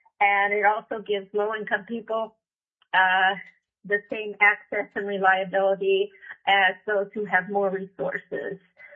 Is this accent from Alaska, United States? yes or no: yes; Anchorage, Alaska, United States; I'm from Anchorage, and I'm testifying in support of SB 276